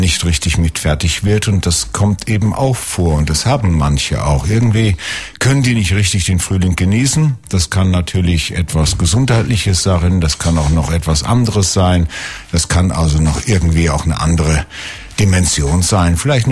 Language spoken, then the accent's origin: German; Northern Germany, Germany; Wir sagen in Norddeutschland, ich bin ja Norddeutscher, Maibülkes.